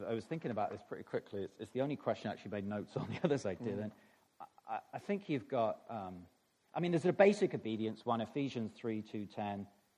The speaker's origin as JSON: {"language": "English", "town": "Taunton", "region": "South West England", "country": "United Kingdom", "tie": "born or raised there", "said": "So I grew up in England, in Taunton in Somerset, which is in the southwest of England. So land in London, turn left and go about 2.5 hours."}